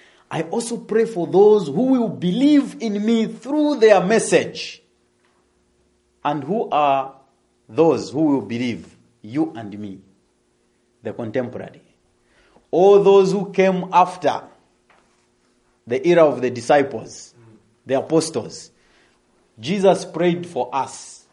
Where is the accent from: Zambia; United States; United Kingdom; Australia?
Zambia; I come from Zambia, okay? Africa.